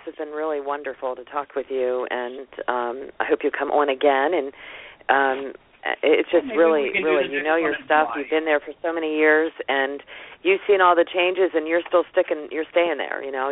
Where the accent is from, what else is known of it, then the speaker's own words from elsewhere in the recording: Hawaii, United States; I flew to my mother. I flew out there between Christmas and New Year's, and I'm from Hawaii.